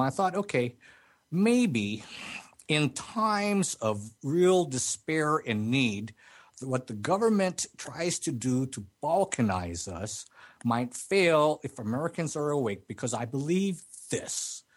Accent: Philippines; for I am Filipino as well.

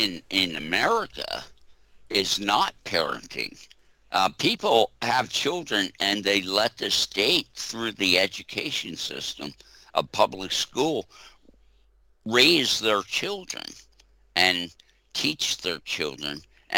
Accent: Arden, Delaware, United States; the satanic village I grew up in Delaware.

